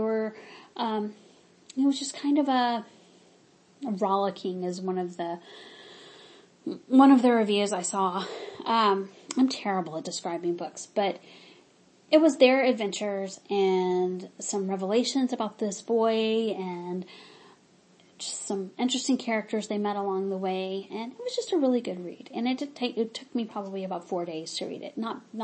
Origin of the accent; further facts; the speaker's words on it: the South, United States; And, you know, I grew up in the South, but I'm not sympathetic to the Southern cause, of course.